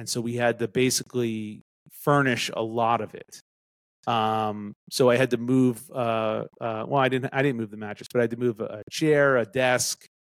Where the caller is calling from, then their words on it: Philadelphia, Pennsylvania, United States; I'm back in Philly.